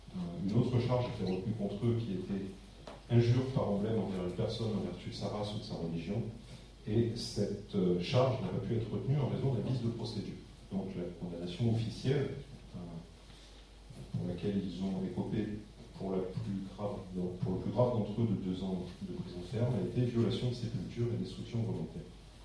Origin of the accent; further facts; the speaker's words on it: Occitanie, France; puisque je viens plus au sud de Nîmes, et on dit plutôt Carpentras, c'est là chez nous